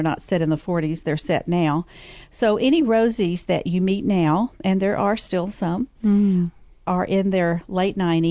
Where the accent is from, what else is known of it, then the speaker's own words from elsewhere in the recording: Alabama, United States; Friends in Strange Places is inspired by an actual town in my home state of Alabama, Aliceville, Alabama